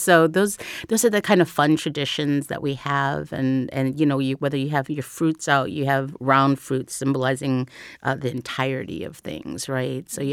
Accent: Chicago, Illinois, United States; I'm from Chicago, so we have a huge parade every year.

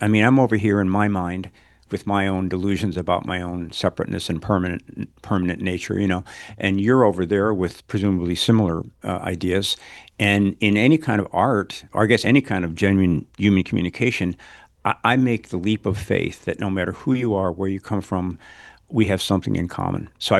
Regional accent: Chicago, Illinois, United States; Well, you know, I grew up in Chicago on the South Side, and it was a very jokey culture.

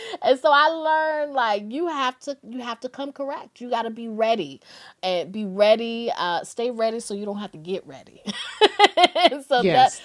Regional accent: Durham, North Carolina, United States; You know, I'm from Durham, North Carolina. So it felt like I was going to a place where I, you know, would really be challenged, but that I could really grow.

